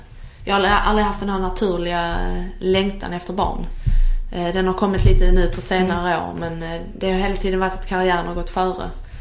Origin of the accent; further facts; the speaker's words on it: Harlösa, Skåne, Sweden; Fram till jag var kanske 11 när vi flyttade ifrån Harlösa då. Och sen var det bara tjejfotboll efter det.